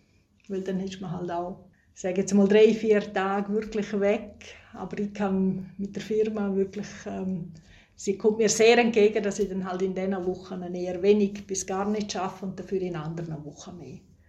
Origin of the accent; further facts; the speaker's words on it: Graubünden, Switzerland; ich komme jetzt aus Nordbünden